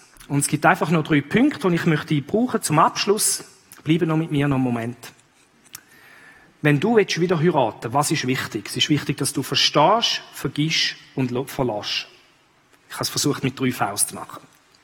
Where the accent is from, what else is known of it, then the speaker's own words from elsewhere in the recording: Switzerland; es gibt Beispiele auch da bei uns in der Schweiz von Leuten, die zurück sind und den ehemaligen Ehepartner wieder geheiratet haben.